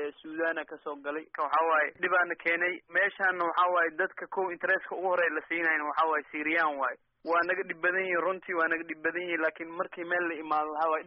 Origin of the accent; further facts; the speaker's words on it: Kunturwaarey, Lower Shabelle, Somalia; now in Austria; aniga waxaan ka imaaday kunturwaare meel la dhahayo